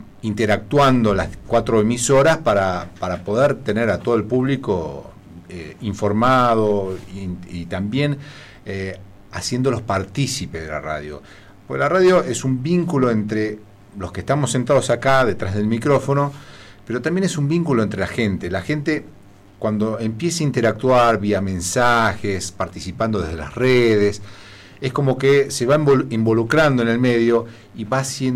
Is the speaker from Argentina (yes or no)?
yes; San Martín de los Andes, Neuquén, Argentina; de San Martín de los Andes